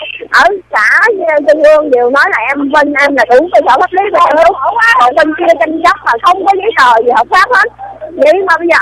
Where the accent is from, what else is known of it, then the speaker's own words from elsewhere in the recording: Long An, Vietnam; quê ở Long An đó anh.